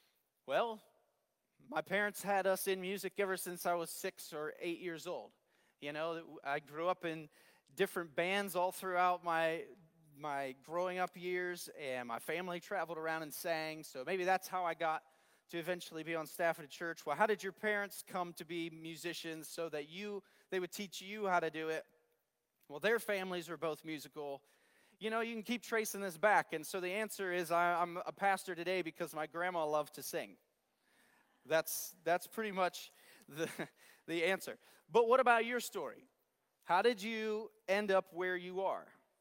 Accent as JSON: {"language": "English", "region": "Pennsylvania", "country": "United States", "tie": "born or raised there", "lives_now": "Iowa, United States", "said": "Is my story about growing up in Pennsylvania and eventually being a pastor here in Iowa"}